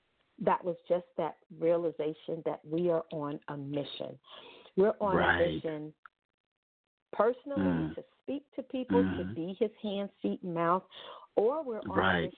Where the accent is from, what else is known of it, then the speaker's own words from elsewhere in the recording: Ohio, United States; I'm from Ohio, and we had driven the 9 hours.